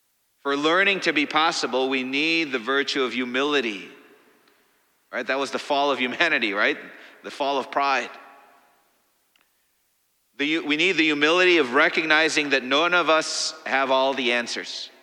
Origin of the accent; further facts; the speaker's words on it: Missouri, United States; The violence in my home state of Missouri claimed the life of another Black man